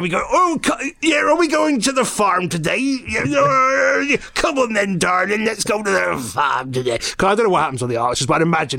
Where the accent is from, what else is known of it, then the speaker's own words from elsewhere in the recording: Northern England, United Kingdom; accent: Northern; Northern, just generic Northern.